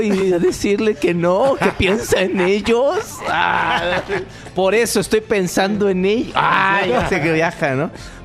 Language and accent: Spanish; Monterrey, Nuevo León, Mexico; Nuevo León! Mi natal Monterrey.